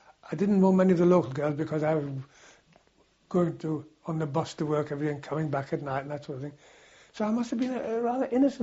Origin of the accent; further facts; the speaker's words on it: North East England, United Kingdom; being a Geordie, it was mainly football and platoon games and company games